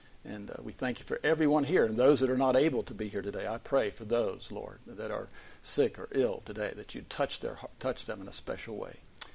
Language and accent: English; Florida, United States; You know, I came from Florida and spent about half my life down there and half of my life up here.